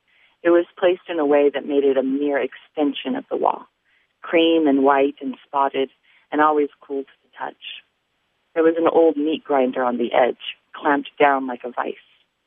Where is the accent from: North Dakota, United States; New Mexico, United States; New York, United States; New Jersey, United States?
New Mexico, United States; Albuquerque; now in Fresno, United States; And it's about growing up in Albuquerque, New Mexico, and also growing up in Fresno, California, where I am now, and the connection between the two and the landscape and the people.